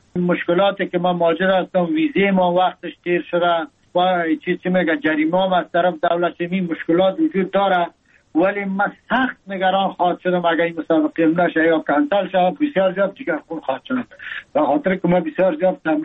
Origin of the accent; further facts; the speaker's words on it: Afghanistan; now in Thailand; هر لحظه‌ش برام که یادم میاد مردم افغانستان، وطنم، دوری از وطن، مسافرت برام رنج است، برام تشویش است.